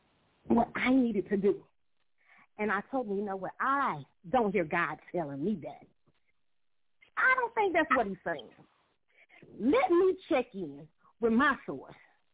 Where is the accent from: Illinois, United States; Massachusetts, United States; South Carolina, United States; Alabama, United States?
South Carolina, United States; Anderson; I am from Anderson, South Carolina, the other Electric City. I am the youngest of 5 children